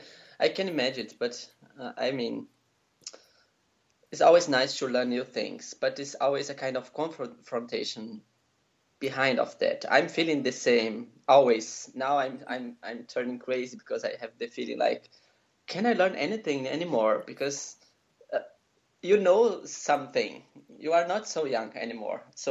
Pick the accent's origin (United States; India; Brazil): Brazil; English is a second language; moved away as an adult; now in Germany; No, I'm from Brazil.